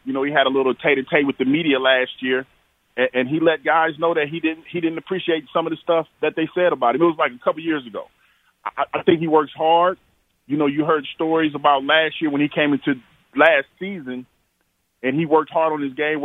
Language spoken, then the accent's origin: English; Ohio, United States; You know, I'm from Ohio, so I have a lot of friends that are there